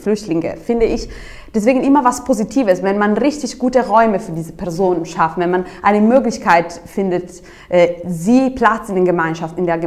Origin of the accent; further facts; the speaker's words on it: Italy; Ich komme ja auch aus Italien und dort ist es sehr, sehr wichtig.